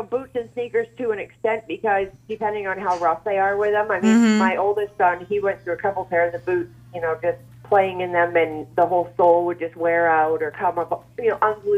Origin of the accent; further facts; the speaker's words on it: Saga, Japan; From Saga.